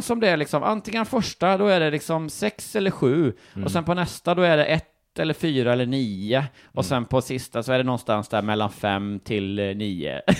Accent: Småland, Sweden; jag är från Småland ändå.

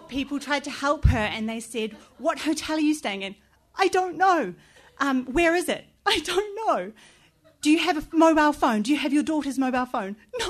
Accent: New Zealand; moved away as an adult; So I'm from New Zealand and I've lived here for over 6 years. I go home every 1 to 2 years.

